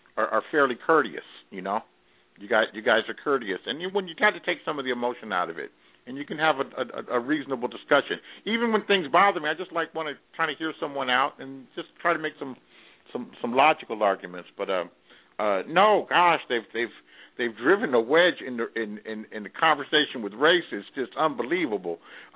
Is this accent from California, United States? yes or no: yes; Los Angeles, California, United States; now in Bay Area, United States; I'm from California, Los Angeles. I live in the Bay Area now.